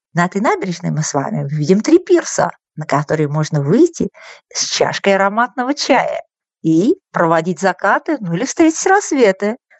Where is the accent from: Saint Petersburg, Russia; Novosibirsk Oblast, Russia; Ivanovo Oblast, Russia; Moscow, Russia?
Ivanovo Oblast, Russia; Yuzha; я коренной южский житель, мои корни все здесь